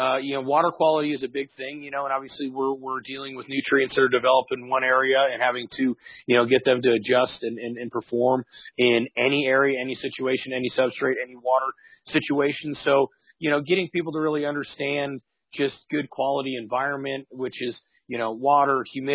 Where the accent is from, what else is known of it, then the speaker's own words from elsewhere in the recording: Midwest, United States; I grew up in the Midwest where, you know, we had big, beautiful gardens.